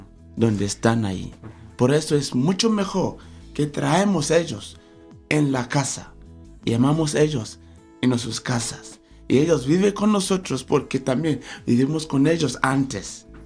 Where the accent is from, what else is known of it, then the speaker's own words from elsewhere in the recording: Nigeria; En mi país, los niños no pueden...